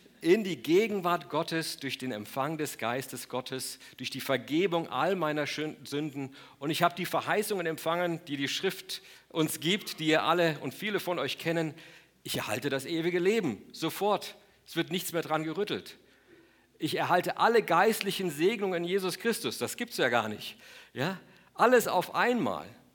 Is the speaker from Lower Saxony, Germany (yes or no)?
no; Munich, Bavaria, Germany; als ich als Jugendlicher aufgewachsen bin in München